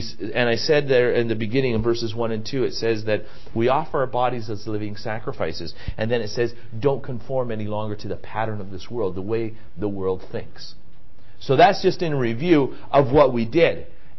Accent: Chile; A young guy got married to a Chilean girl. And they got married in Chile, in my hometown.

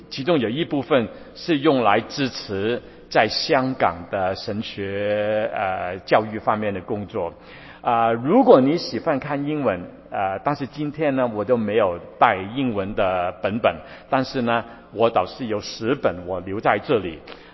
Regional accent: Guangdong, China; 所以我们广东话就是很麻烦，我们广东人学其他的言语也是很困难

